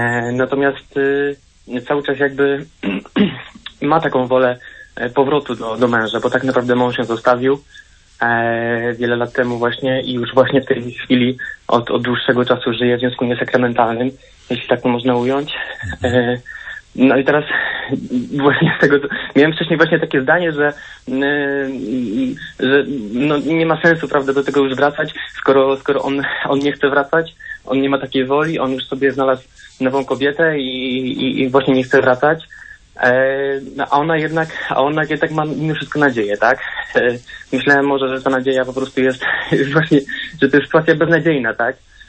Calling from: Łódź, Łódź Voivodeship, Poland

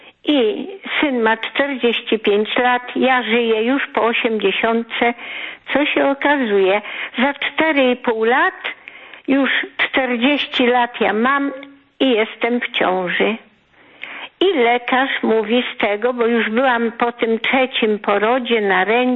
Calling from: Subcarpathian Voivodeship, Poland; z Podkarpacia.

